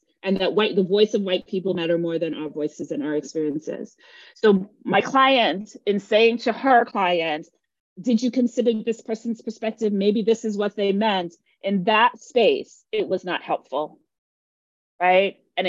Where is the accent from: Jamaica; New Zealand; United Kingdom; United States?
Jamaica; I am Jamaican. When I am not with my family, I don't sound Jamaican. And people will often say, where are you from? And because I don't sound Jamaican. I have sounded more Jamaican in the 3 weeks that I have been here